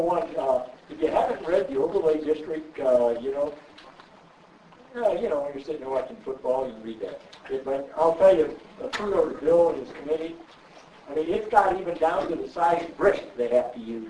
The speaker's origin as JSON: {"language": "English", "country": "Ireland", "said": "Well, I don't know about the rest of you, but I'm an Irishman."}